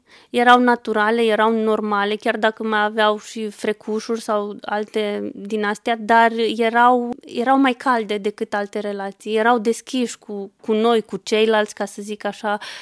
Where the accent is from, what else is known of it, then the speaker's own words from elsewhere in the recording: Balș, Olt County, Romania; M-am născut într-un orășel din județul Olt, orașul Balș. Am copilărit acolo, dar și la sat, la bunici.